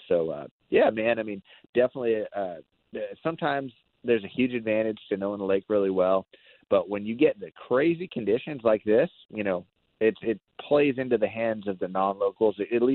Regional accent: Arizona, United States; I'm from Arizona, and in these situations, I'm not fishing Arizona techniques. I'm not doing anything I would have done in Arizona.

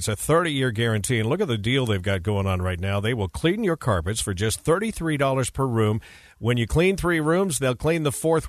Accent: California, United States; and I grew up in Southern California

